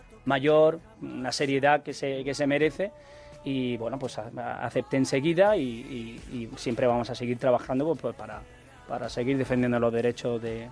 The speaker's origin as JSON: {"language": "Spanish", "town": "Almería", "region": "Andalusia", "country": "Spain", "tie": "born or raised there", "said": "pero por qué siempre empieza en Almería? Bueno, aparte que es mi tierra, que me sirve como talismán"}